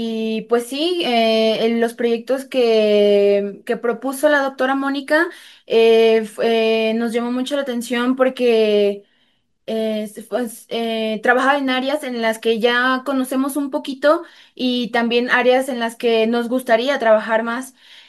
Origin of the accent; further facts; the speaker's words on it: Mexico; Venimos desde México